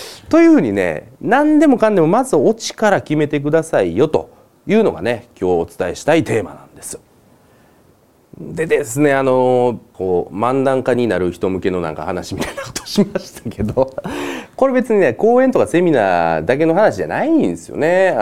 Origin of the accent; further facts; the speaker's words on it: Osaka, Japan; でまあ僕大阪で育ってるんで